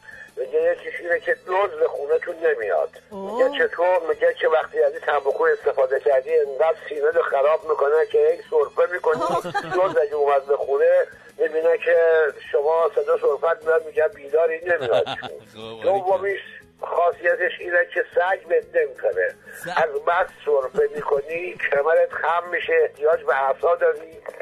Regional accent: Kashan, Isfahan, Iran; از کاشان هستم.

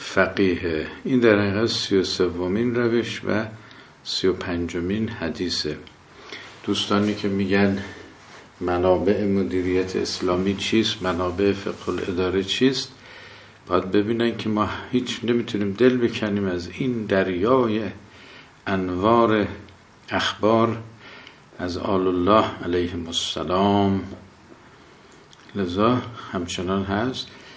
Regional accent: Abadan, Khuzestan, Iran; ما از آبادان هستیم.

